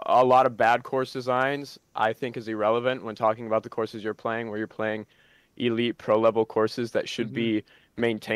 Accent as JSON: {"language": "English", "region": "South Dakota", "country": "United States", "said": "I'm from South Dakota."}